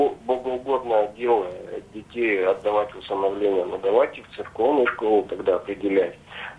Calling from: Yekaterinburg, Sverdlovsk Oblast, Russia; Екатеринбург.

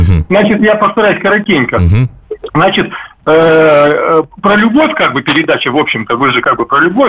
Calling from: Chaykovsky, Perm Krai, Russia; город Чайковский, Пермский край.

